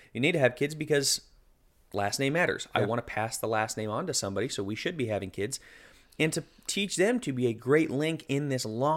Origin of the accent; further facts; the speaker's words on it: Colorado, United States; now in Tennessee, United States; We just moved here. We're from Colorado. I think it's fairly strong in Colorado